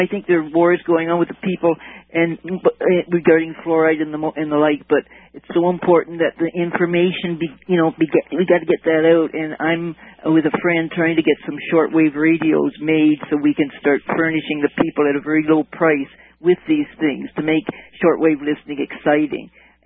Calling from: Toronto, Ontario, Canada; I'm from Toronto.

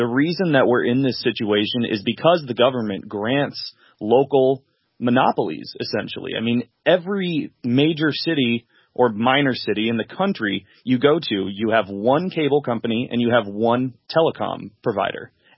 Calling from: Des Moines, Iowa, United States; Hey, I'm calling from Des Moines, Iowa.

